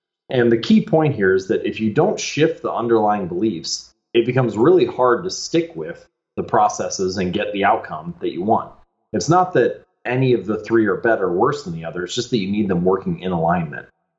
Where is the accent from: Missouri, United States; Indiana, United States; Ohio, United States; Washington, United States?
Ohio, United States; Cincinnati; I grew up in Cincinnati, and there are some very good high school teams there, both football, baseball, and basketball.